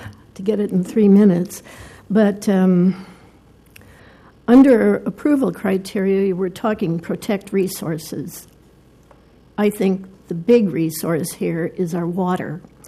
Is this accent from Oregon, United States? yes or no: yes; Portland, Oregon, United States; I'm from East Portland. This isn't just a Tabor and Arlington issue.